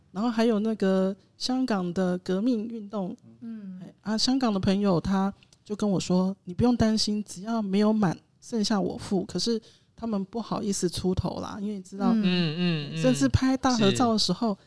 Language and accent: Chinese; Taipei, Taiwan; now in Taitung, Taiwan; 所以当我从台北然后搬来台东、是真的有这个冲击